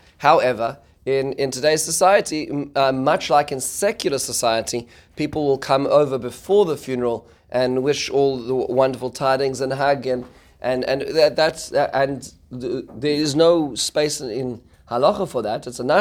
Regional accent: South Africa; and certainly where I grew up in South Africa as well

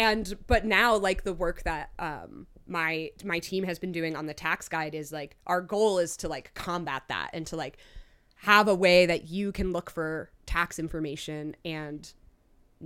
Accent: Newburgh, New York, United States; Yeah, I grew up in Newburgh, New York. I graduated from NFA in 2011. I was not actually born in Newburgh. I am not a born on Du Bois Street person, but I did grow up here and graduate from NFA.

